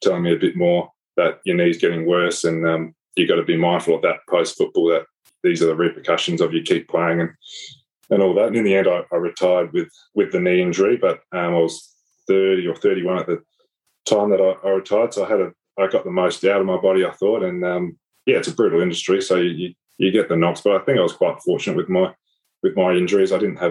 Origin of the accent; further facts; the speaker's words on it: Kapunda, South Australia, Australia; Yeah, so I grew up in Kapunda in the Barossa Valley, and always loved playing any sport I could